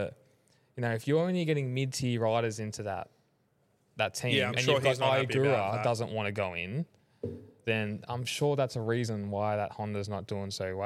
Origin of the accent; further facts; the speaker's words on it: Australia; And we're Aussie as well.